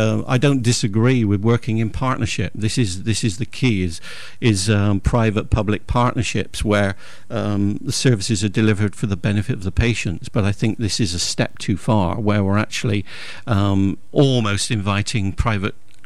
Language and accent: English; Hartcliffe, South West England, United Kingdom; my background is completely working class. I was brought up in Hartcliffe with socialist and Labour values